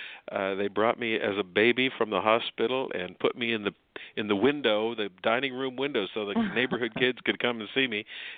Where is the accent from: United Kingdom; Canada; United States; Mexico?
Canada; Well, I was born in Canada and in a small community where my mom and dad raised me